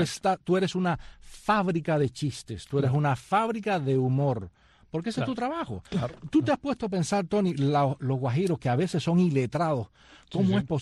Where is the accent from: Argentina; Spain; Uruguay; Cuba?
Cuba; Havana; Y salí de Cuba, mi primer viaje al extranjero fue a Isla de Pino.